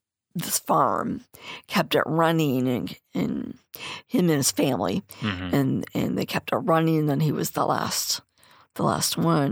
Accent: Bradley, Illinois, United States; I'm from Bradley, so I'm kind of partial to the development of Bradley

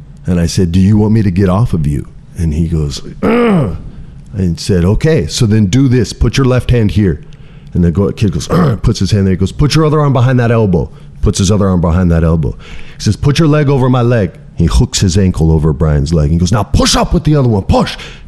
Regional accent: Los Angeles, California, United States; born there; since I was born in Cedars-Sinai up the road, 1976.

